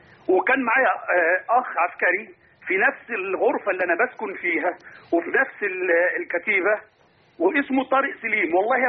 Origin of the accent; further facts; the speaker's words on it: Egypt; واحنا مصريين وعايشين مع بعض.